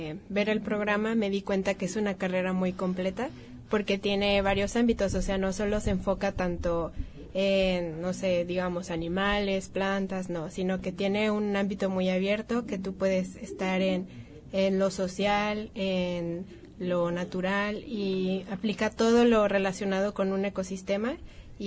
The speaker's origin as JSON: {"language": "Spanish", "town": "León", "region": "Guanajuato", "country": "Mexico", "said": "yo vengo de León, vengo de una ciudad pues ya un poco grande, y vengo muy alejada de todo el ámbito del campo, lo natural."}